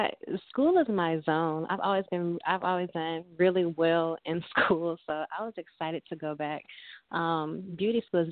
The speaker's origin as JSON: {"language": "English", "town": "Compton", "region": "California", "country": "United States", "tie": "born or raised there", "said": "Growing up in Compton, especially during the 90s, was definitely an experience."}